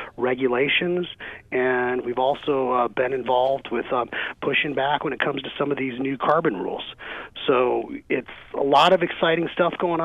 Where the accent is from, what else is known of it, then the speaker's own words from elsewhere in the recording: Arizona, United States; I'm a middle-class kid. I grew up here in Arizona.